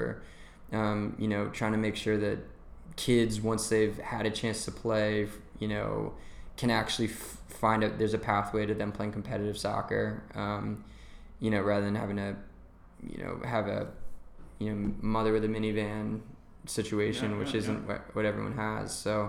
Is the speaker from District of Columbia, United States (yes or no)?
yes; Washington, District of Columbia, United States; I'm going to have to go directly to my hometown.